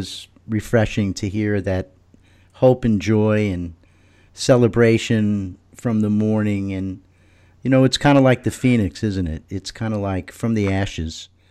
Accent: New York, United States; We used to go to the United Nations because I grew up in New York.

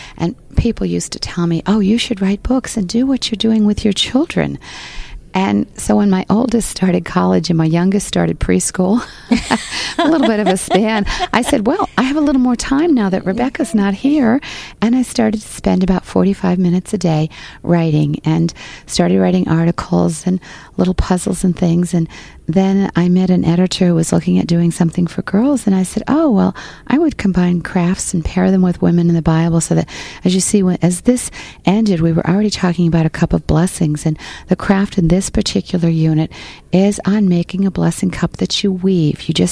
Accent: Connecticut, United States; Well, I grew up in Connecticut in a little country village where I lived two houses from one grandmother and 5 miles from the other.

